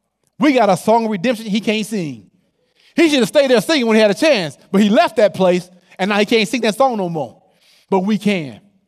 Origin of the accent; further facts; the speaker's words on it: Oakland, California, United States; Now, I grew up in Oakland.